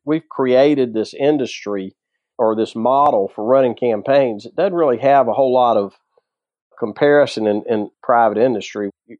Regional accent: the South, United States; So I grew up around politics in the rural South.

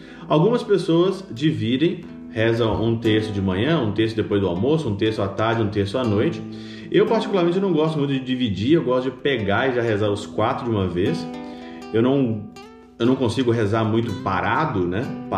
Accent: Ouro Branco, Minas Gerais, Brazil; Ouro Branco, Minas Gerais, Brasil. Minha cidade natal, onde fui criado, onde que eu fui ordenado.

